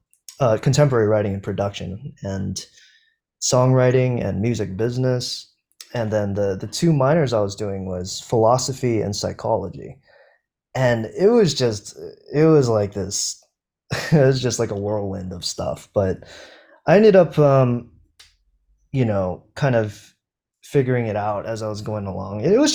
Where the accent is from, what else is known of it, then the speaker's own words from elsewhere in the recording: Hawaii, United States; when I grew up on Oahu, like Lanikai. My mother and my stepfather actually lived in this townhouse in Lanikai. So I spent maybe a first couple years of my life maybe